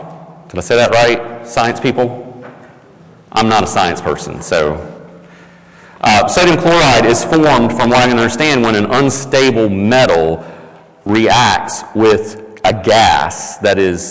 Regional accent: North Carolina, United States; Now, I don't know about you, but when back where I grew up in North Carolina, when someone would say, so-and-so is the salt of the earth, what they meant was that was a very stable person.

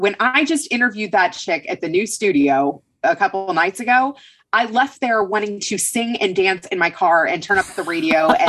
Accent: Kentucky, United States; Or, you know, like we grew up in Kentucky, everybody's driving a truck.

